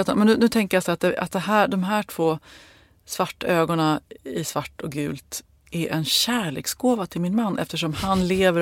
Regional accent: Sollentuna, Stockholm County, Sweden; Hej kära ni. … från Sollentuna. Där är jag uppväxt.

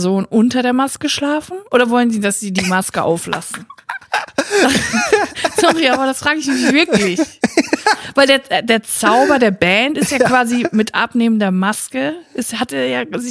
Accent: Siegen, North Rhine-Westphalia, Germany; ich bin quasi Landsmann von Martin Semmelrogge. Der hat nämlich mal in meiner Heimatstadt in Siegen im Knast gesessen.

